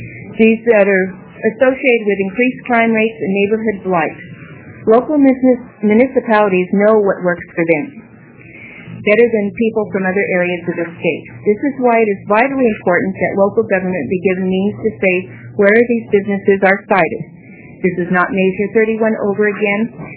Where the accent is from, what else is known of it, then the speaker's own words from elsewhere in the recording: Medford, Oregon, United States; Mr. Chair, members of the committee … I'm from Medford.